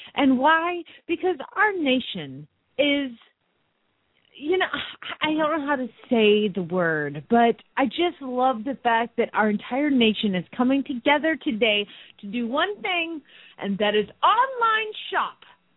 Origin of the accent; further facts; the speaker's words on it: Phoenix, Arizona, United States; from Phoenix, Arizona